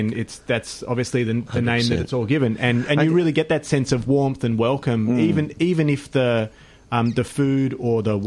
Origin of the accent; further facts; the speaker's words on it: Sydney, New South Wales, Australia; moved away as an adult; now in Melbourne, Australia; I'm not originally from Melbourne, I've moved here 10 years ago.